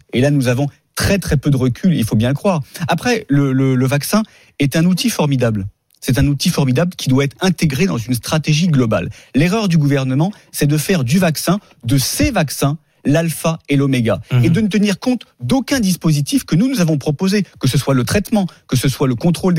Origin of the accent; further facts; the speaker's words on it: France; Moi, je suis un Français attaché, je dirais, à l'esprit et à notre histoire.